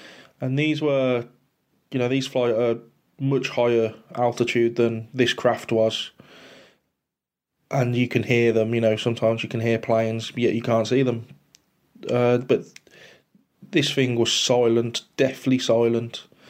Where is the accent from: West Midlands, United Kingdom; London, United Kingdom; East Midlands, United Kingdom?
West Midlands, United Kingdom; Halesowen; I come from the West Midlands in England